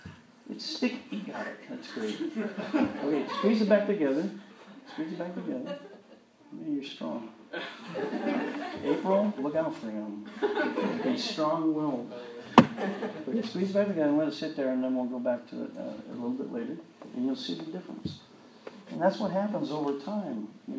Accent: Canada; now in United States; When I moved to the United States from Canada, I decided not to get involved in sports.

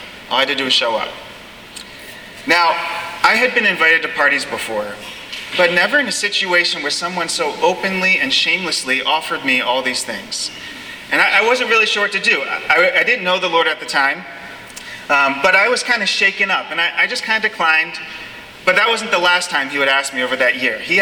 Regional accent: Baltimore, Maryland, United States; I grew up in Baltimore, Maryland.

